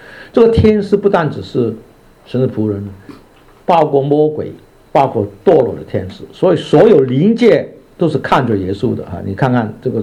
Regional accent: China; 那我们不是吗？我们是中国人嘛。为什么我们中国人有得到福气呢？

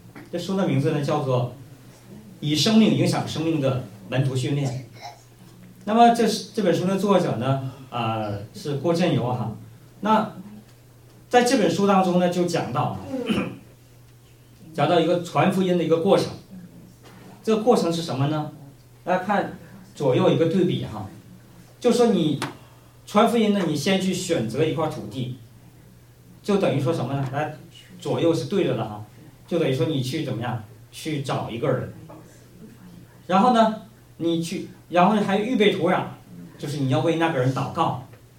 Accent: Northeast China, China; 在我们老家东北哈，那我看见我的长辈们他们种地的时候，他们也是欢欢喜喜的

